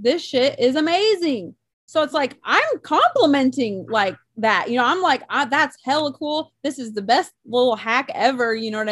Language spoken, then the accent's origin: English; California, United States; We are from California. We're from a melting pot area.